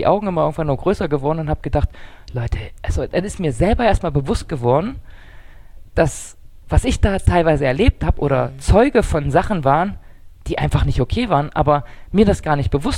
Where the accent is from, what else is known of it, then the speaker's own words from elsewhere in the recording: Magdeburg, Saxony-Anhalt, Germany; ich bin in Diesdorf groß geworden, ein Stadtteil in Magdeburg.